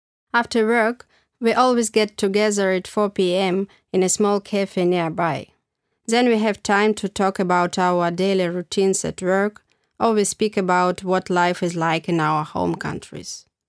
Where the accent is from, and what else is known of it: Prague, Czechia; now in Verona, Italy